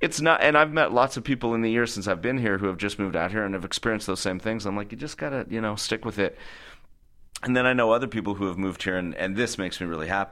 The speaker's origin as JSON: {"language": "English", "town": "Boulder", "region": "Colorado", "country": "United States", "tie": "born or raised there", "said": "so I grew up in Boulder, Colorado, which is a kind of a bubble, you know, I mean, Denver's there"}